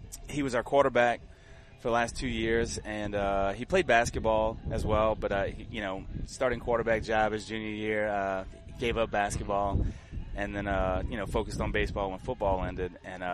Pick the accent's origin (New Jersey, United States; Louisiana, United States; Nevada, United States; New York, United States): Louisiana, United States; And yeah, I'm from Terrebonne, but I coach and teach in Lafourche.